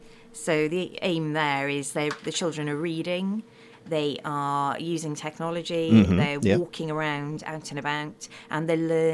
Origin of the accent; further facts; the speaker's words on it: Swansea, Wales, United Kingdom; Well, I'm from Swansea originally. I did live away for quite a long period of time. But yeah. I moved back to Swansea when my daughter was born, which was 13 years ago.